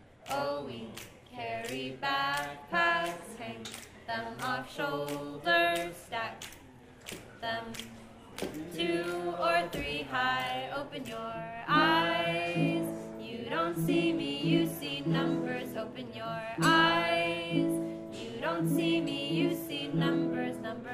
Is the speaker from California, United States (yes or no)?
yes; Santa Barbara, California, United States; We're from Santa Barbara, California.